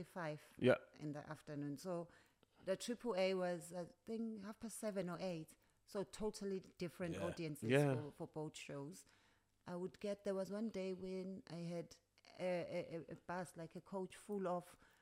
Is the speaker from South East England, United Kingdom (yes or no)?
yes; Woking, South East England, United Kingdom; 3 August, Newcastle, and 10 August, I'm in Woking, which is my hometown.